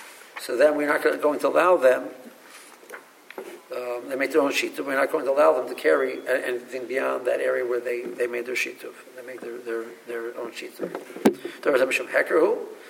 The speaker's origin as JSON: {"language": "English", "town": "Baltimore", "region": "Maryland", "country": "United States", "said": "Yeah, I came from Baltimore. Baltimore, they carry on Shabbos."}